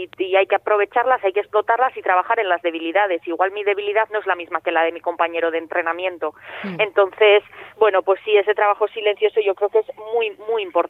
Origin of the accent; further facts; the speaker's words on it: Basque Country, Spain; Yo al final, bueno, soy de Ermo, a un pueblito de aquí de Vizcaya